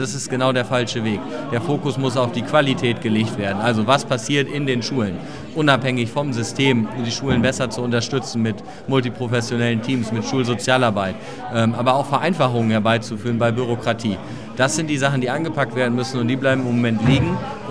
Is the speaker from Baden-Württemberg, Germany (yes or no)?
no; Lingen, Lower Saxony, Germany; Ich komme aus Lingen, dort haben wir ähnliche Diskussionen, was das Thema Atomkraftwerk angeht.